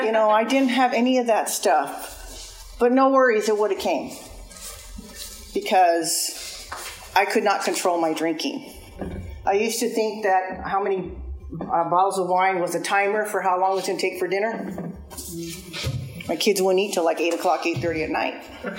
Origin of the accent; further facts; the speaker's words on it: Santa Ana, California, United States; I am from Orchid Santa Maria.